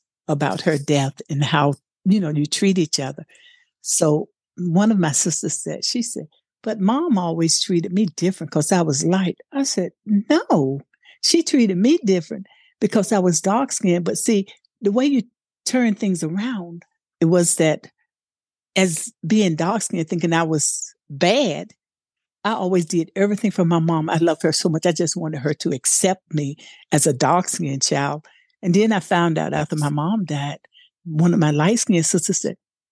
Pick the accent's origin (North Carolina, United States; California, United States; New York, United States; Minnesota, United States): North Carolina, United States; because growing up in North Carolina, the men in North Carolina back in the days when I was growing up, they would beat on their wives.